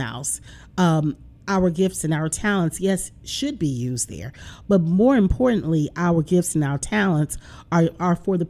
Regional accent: the South, United States; of course, I'm from the South.

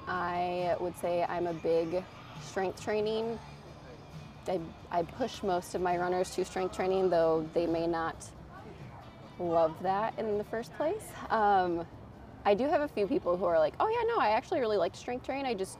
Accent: Muskegon, Michigan, United States; I am from Muskegon, Michigan. Pretty small town on west coast of Michigan.

